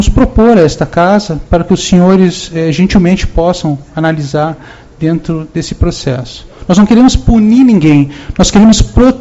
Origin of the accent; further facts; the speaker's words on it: Brazil; Eu não pertenço à comunidade evangélica, com todo respeito, mas sou brasileiro, como todos vocês